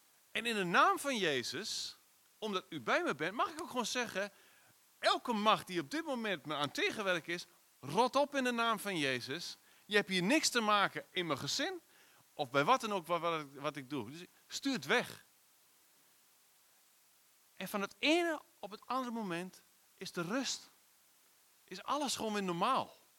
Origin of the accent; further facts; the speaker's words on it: Netherlands; als we niet oppassen als Nederlanders, klagen we echt een hoop hoor.